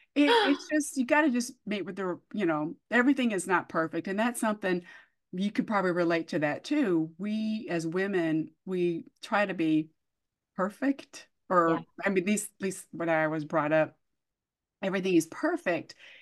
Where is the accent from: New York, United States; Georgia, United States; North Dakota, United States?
Georgia, United States; Columbus; And I grew up in Columbus, Georgia, which is near, I'm a military brat.